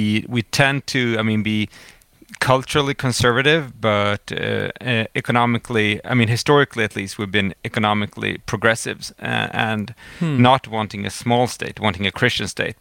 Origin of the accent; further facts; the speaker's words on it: Sweden; I'm from Sweden. I've been quite a bit in the U.S. I have some family there